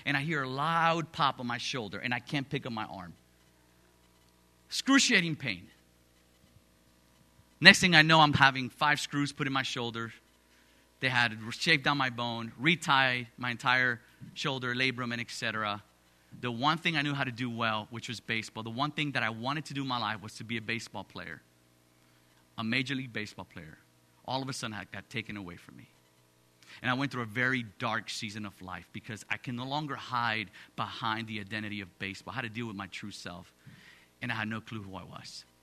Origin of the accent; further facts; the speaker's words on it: Miami, Florida, United States; also born or lived in Dominican Republic; I was born in the Dominican Republic, raised in Miami, Florida.